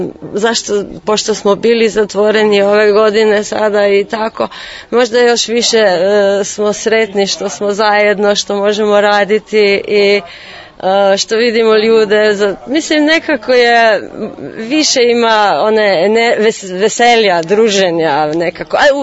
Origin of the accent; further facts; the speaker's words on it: Sevnica, Lower Sava, Slovenia; iz Slovenije, dolazim iz Sevnice, a to ćete znati verovatno za prvu damu, ja sam njoj suseda, pa tako onda svi znaju odakle dolazim.